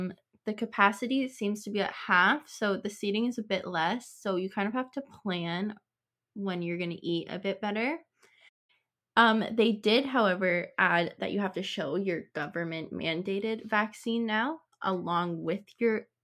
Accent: Bowmanville, Ontario, Canada; I'm also in the psychology program, and I'm from Bowmanville.

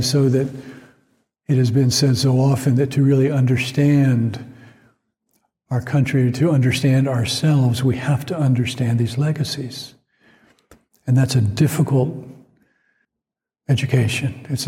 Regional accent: Atlanta, Georgia, United States; a speech of Reverend King's that he gave in Atlanta, my hometown, in 1967. So I was just nearing my 10th birthday

